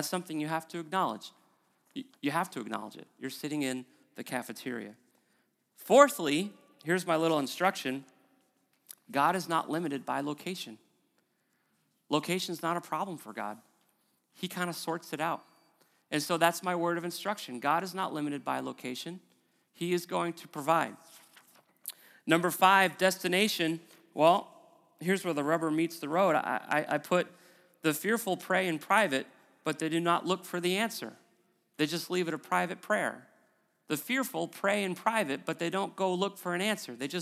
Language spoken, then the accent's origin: English; Preston, North West England, United Kingdom; I'm a stranger in my own hometown. I'm from Preston, but I haven't been here in a long time.